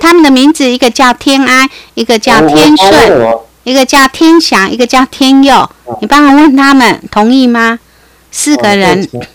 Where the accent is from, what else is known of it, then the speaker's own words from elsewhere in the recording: Fujian, China; 我是南方人，福建的。